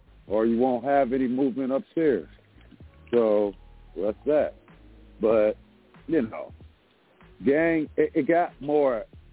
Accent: Ladera Heights, California, United States; I grew up in Ladera Heights, man. All the houses was $1 million when I was a kid.

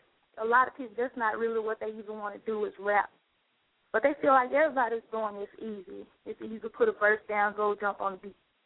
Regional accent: Memphis, Tennessee, United States; I'm from Memphis, so, I mean, it's so many talented people in Atlanta

